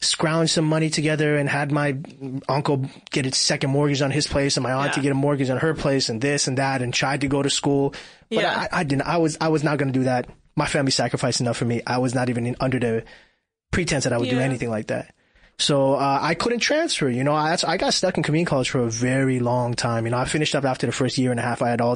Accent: Iran; now in United States; I'm fortunate on some level that I'm from Iran, and America and Iran don't have good relations.

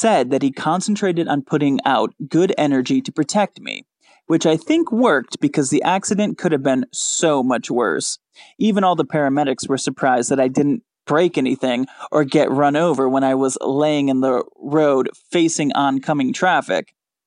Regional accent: Michigan, United States; But my choir did a trip to New York City. And I grew up in Michigan.

